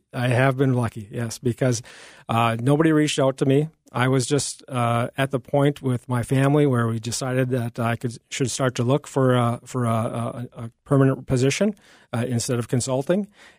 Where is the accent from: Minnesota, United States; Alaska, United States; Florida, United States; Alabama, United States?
Minnesota, United States; Duluth; I'm from Duluth and I joined the 109th Combat Maintenance Unit out of Duluth.